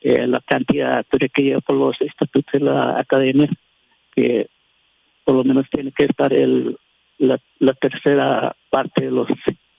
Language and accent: Spanish; Chaco Central, Paraguay; acá somos del Chaco Central, hablan un poquito diferente